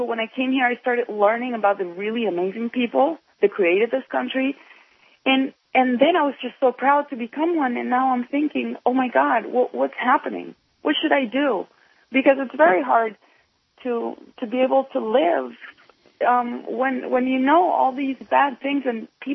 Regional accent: United States; I mean, I'm so proud of being an American

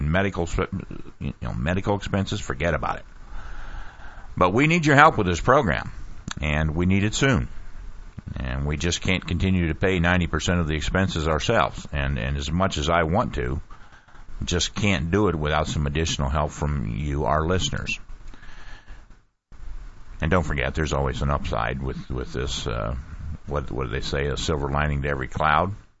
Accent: Ohio, United States; and I was a Cleveland fan because I was from Ohio

